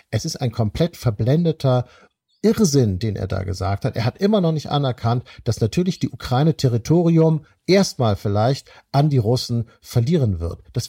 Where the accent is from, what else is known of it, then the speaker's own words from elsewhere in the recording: Germany; als Deutscher tut man sich ja mit so Siegesplänen immer schwer